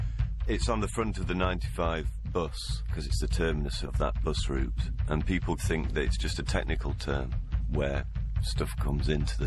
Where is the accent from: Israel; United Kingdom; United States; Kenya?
United Kingdom; Sheffield, Yorkshire and the Humber; moved away; my accent got a bit broader than it had been in Sheffield.